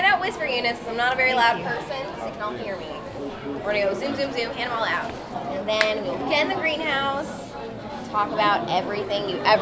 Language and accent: English; Washington, District of Columbia, United States; now in Florida, United States; I'm from Washington, D.C. … I came down to Florida in 2009.